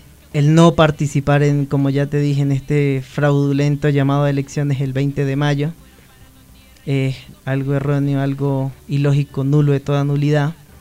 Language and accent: Spanish; Venezuela; Es la idea de ayudarnos todos como venezolanos y estar de la mano junto con, en cada lugar que se encuentre